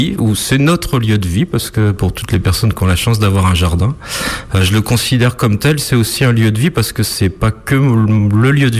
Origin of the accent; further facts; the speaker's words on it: France; je suis né là dans le Marais et très clairement petit j'étais plutôt pêcheur